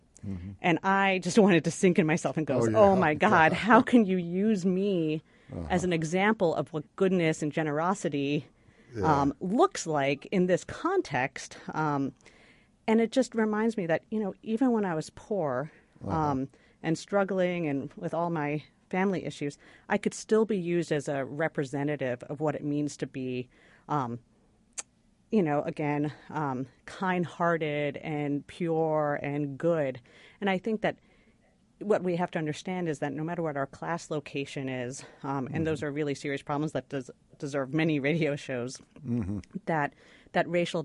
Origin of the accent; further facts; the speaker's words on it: New York City, New York, United States; I grew up in New York City, and I, for a summer, attended the Harlan School of the Arts.